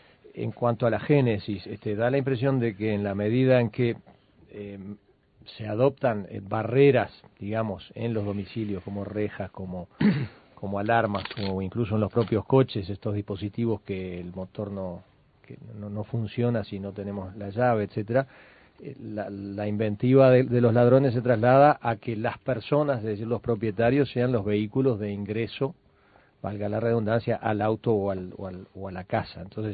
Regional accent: Rocha, Uruguay; Yo, que soy de Rocha

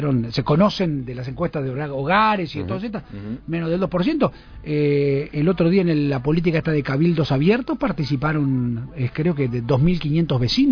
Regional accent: Montevideo, Uruguay; yo creo que los montevideanos somos más uruguayos que montevideanos

